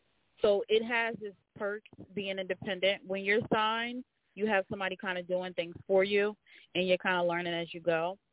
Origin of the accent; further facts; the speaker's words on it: Salisbury, Maryland, United States; So I hail from Salisbury, Maryland. It's a little town on the eastern shore of Maryland by Ocean City. Growing up, it was always kind of boring, so I read a lot.